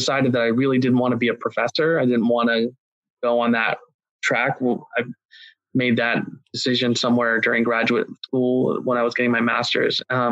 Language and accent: English; Ohio, United States; Yeah, so I grew up in Ohio in an environment in which most people were either black or white, and I was neither.